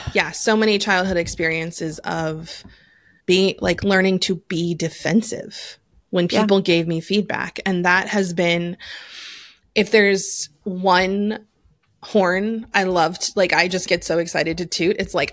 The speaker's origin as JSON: {"language": "English", "town": "Cincinnati", "region": "Ohio", "country": "United States", "tie": "born or raised there", "said": "I grew up in Cincinnati."}